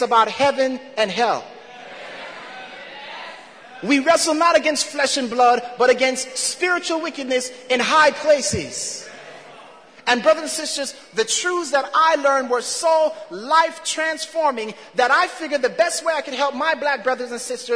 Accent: Jamaica; I love my Jamaican past. All of that. But brothers and sisters, that I am a Christian before I'm a Jamaican.

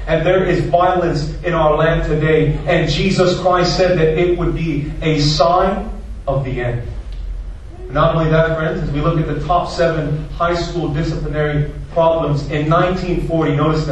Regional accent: United States; this one just really blew my mind away because I grew up in America.

